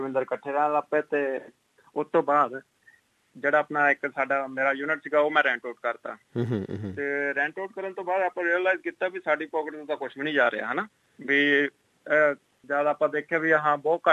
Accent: Hoshiarpur, Punjab, India; ਮੈਂ ਵੀ ਹੁਸ਼ਿਆਰਪੁਰ ਤੋਂ ਬਿਲੋਂਗ ਕਰਦਾ

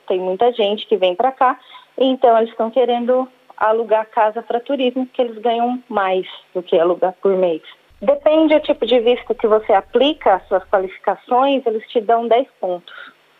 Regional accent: Santo André, São Paulo, Brazil; now in Tasmania, Australia; Eu sou de Santo André, em São Paulo.

